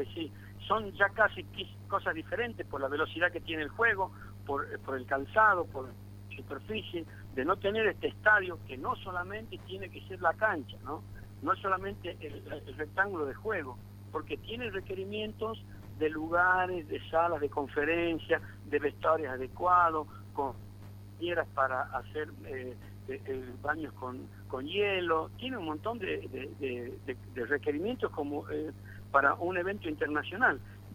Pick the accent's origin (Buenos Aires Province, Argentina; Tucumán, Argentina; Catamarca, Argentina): Tucumán, Argentina; Soy un hombre que se ha criado en Santana y en Villalén. Mm. Entonces, mi arraigo viene por Santana de niño y por Tucumán Central, por mi crianza en Villalén.